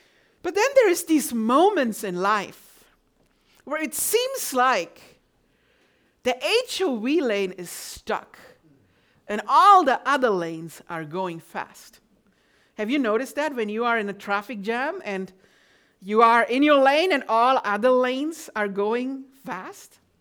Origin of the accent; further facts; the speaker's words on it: Germany; English is a second language; moved away as an adult; now in California, United States; I'm coming from Germany. We are the people who have no tempo limit, speed limit.